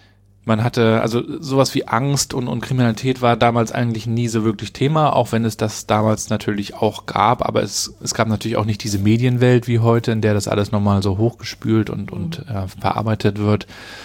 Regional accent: Rostock, Mecklenburg-Vorpommern, Germany; ich bin in Rostock in der Südstadt geboren worden. Meine Eltern sind auch noch in Warnemünde geboren, wo ich dann auch aufgewachsen bin.

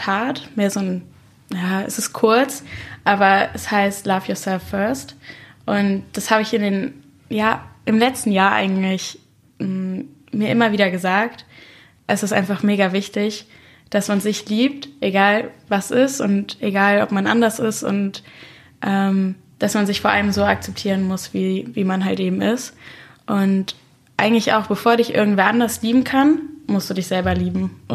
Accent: North Rhine-Westphalia, Germany; Ich komme eigentlich aus der Nähe von Köln und bin jetzt in der verbotenen Stadt, weil ich hier studiere. Ich bin 20

